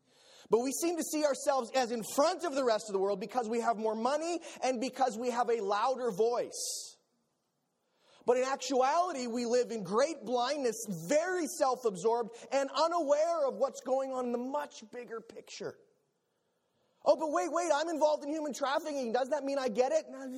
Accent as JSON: {"language": "English", "country": "Philippines", "tie": "born or raised there", "said": "At the time, I'm a missionary kid, so I grew up in the Philippines."}